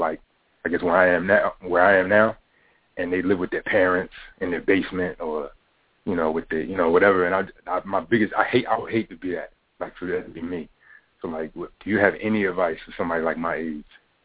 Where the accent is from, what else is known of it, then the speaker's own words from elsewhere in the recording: Newark, New Jersey, United States; now in Toledo, United States; I'm originally from Newark, New Jersey, but I'm in Ohio right now, Toledo, Ohio.